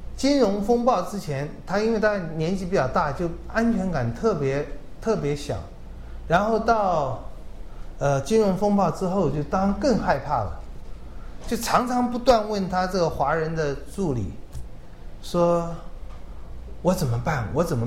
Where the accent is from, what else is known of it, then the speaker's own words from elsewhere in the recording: China; 每次没有饭要谢饭，谢完饭才有，这个我们中国人太受不了了。